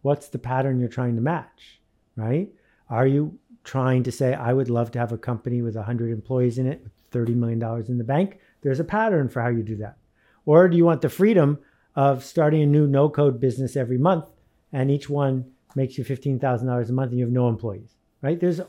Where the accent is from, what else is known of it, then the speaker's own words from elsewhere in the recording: New York, United States; I grew up near Love Canal, which was the original OG toxic waste dump near Buffalo, New York. And Three Mile Island happened when I was 13 years old.